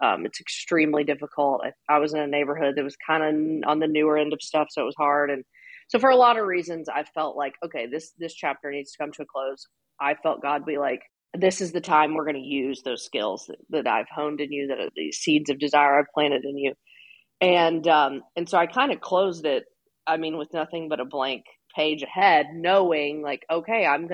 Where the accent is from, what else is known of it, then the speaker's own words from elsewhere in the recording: Nashville, Tennessee, United States; I am from Nashville, born and raised here, still live here.